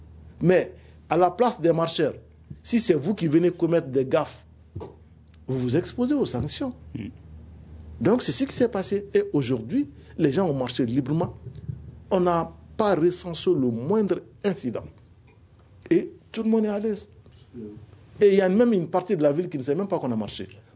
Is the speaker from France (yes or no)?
no; Mali; nous sommes tous des Maliens. On connaît un peu la mentalité.